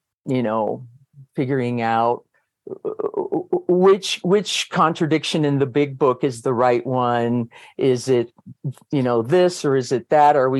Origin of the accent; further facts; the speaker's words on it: Havana, Cuba; now in United States; I'm originally from Havana, Cuba. I live in Colorado.